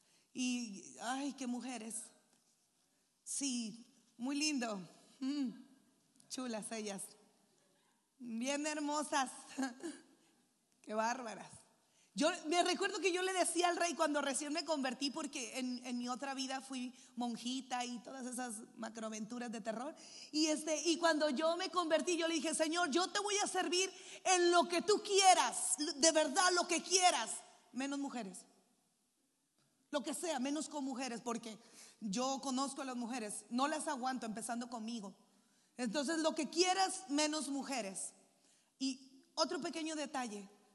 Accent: San Luis Río Colorado, Sonora, Mexico; born there; moved away; Yo nací en San Luis Río Colorado, Sonora, y después de unos años nos fuimos a vivir a Estados Unidos, y Dios y sus ocurrencias nos mandó a México otra vez.

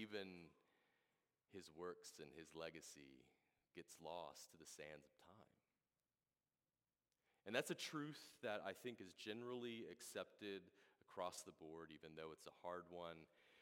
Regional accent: the South, United States; I'm not a very cultured man. I grew up in the South, you know.

